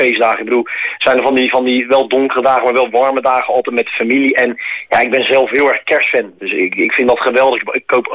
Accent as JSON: {"language": "Dutch", "town": "The Hague", "region": "South Holland", "country": "Netherlands", "accent": "Hague", "said": "Ja, ik heb echt een Haagse mat al sinds mijn geboorte gehad."}